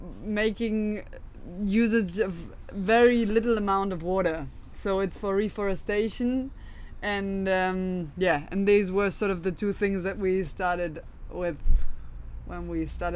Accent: Germany; also born or lived in Netherlands; Well, in general, I'm from Germany, and I studied in Holland, and my main topic has always been sustainability of water usage.

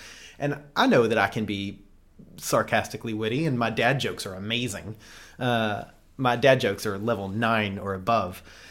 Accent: United Kingdom; accent: British; They heard my British accent.

